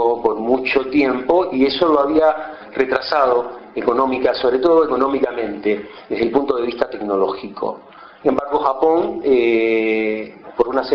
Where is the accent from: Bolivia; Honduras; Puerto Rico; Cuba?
Cuba; now in Argentina; Yo soy cubano y hace aproximadamente 20 años que vivo en la Argentina. Mi periplo de estudios comenzó en La Habana